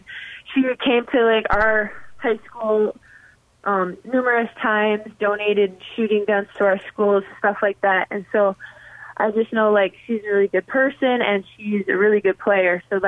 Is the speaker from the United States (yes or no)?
yes; Hutchinson, Minnesota, United States; I'd have to say that it's pretty close to my hometown of Hutchinson, so that was really nice for me.